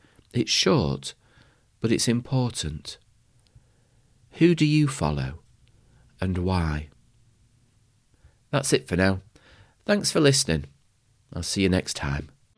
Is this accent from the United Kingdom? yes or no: yes; Manchester, North West England, United Kingdom; In fact, when I was growing up in Manchester, then one of the most fundamental questions regarding your identity was United or City.